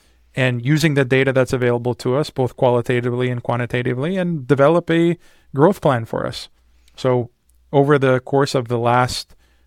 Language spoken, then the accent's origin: English; Detroit, Michigan, United States; But growing up in the Detroit area, post-college, post-university, I actually worked for a nonprofit organization for a while